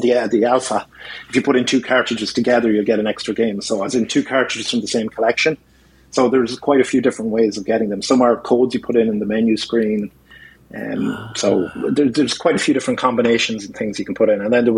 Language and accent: English; Ireland; taking the piss out of me as an Irishman, so